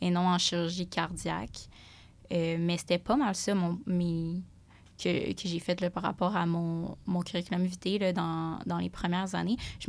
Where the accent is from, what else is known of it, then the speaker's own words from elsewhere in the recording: Saint-Hyacinthe, Quebec, Canada; J'ai fait mon secondaire à l'École d'éducation internationale à McMaster, puis mon cégep, c'était juste le cégep le plus proche de chez moi, à Saint-Hyacinthe.